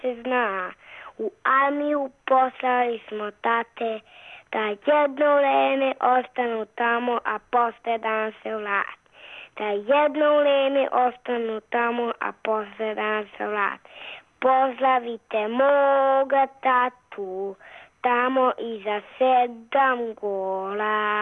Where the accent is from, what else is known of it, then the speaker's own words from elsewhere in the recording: Belgrade, Serbia; Iz Beograda sam, sad sam došao u Grbavac.